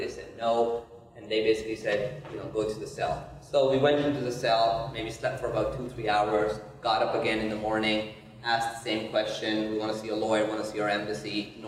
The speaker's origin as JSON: {"language": "English", "country": "Pakistan", "tie": "born there", "also_born_or_lived": "Qatar", "said": "They saw that I worked in Qatar. I was born in Pakistan, so that was kind of confusing for them."}